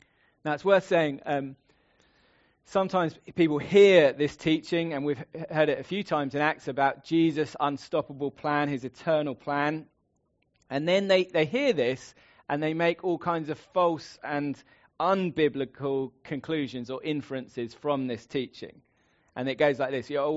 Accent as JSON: {"language": "English", "region": "England", "country": "United Kingdom", "said": "because I'm an Englishman, protection means an umbrella."}